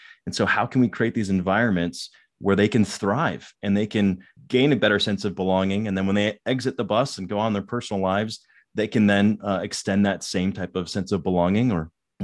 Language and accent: English; Denver, Colorado, United States; I grew up in Denver, Colorado, so played a lot of hockey